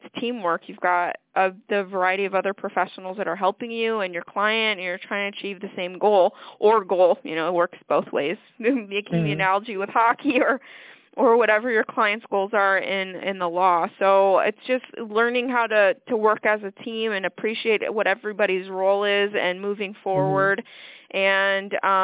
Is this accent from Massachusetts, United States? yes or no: no; Vermont, United States; Well, I grew up in New England, so in New England, you played hockey, period.